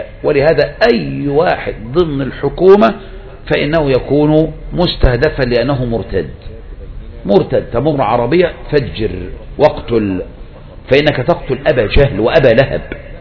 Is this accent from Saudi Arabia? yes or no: no; Egypt; عندنا في مصر الآن حرسها الله